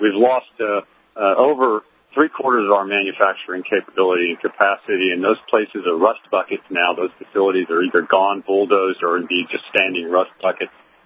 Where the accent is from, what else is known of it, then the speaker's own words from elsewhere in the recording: United States; the fiat currency system, especially in America, being American